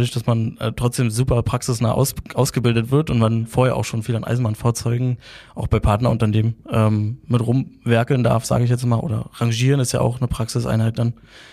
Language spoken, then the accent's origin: German; Berlin, Germany; Ich bin auch Berliner